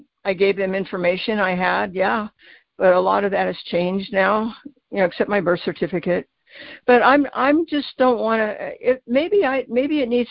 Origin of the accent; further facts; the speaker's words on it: United States; I'm under the blood of Jesus, you know, and I'm an American.